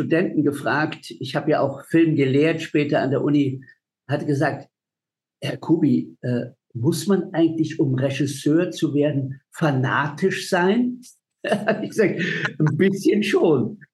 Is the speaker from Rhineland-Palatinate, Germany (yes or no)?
no; Bavaria, Germany; born there; Ich bin in Bayern geboren, also es muss auch für die Bayern funktionieren.